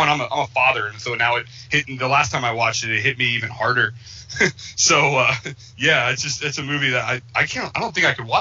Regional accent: New Jersey, United States; I have friends who knew him because I grew up in North Jersey, where he's from

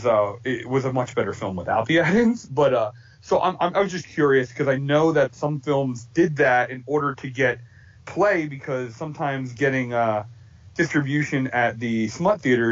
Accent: New York, United States; I grew up near New York, and I'll tell you, that's just called Tuesday.

